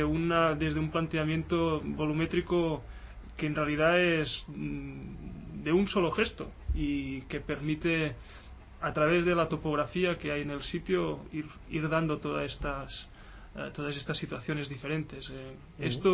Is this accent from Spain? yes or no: yes; Catalonia, Spain; accent: central Catalan; Yo tengo un acento mucho más de la Cataluña central, como se puede notar, ¿no?